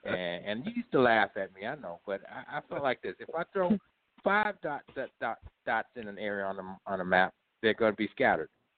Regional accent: Chicago, Illinois, United States; I grew up in Chicago, and I actually grew up in a community that was built by my father.

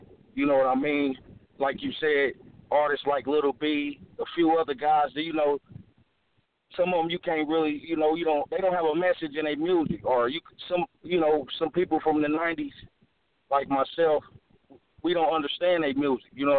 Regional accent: Kansas City, Missouri, United States; I'm an artist from Kansas City, Missouri

